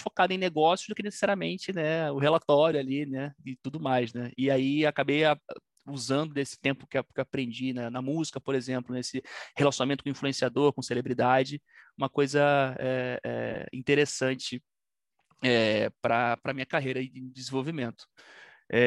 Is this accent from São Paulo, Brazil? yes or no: no; Rio de Janeiro, Brazil; Lá no Rio a gente chamava de virada, né? Sou carioca.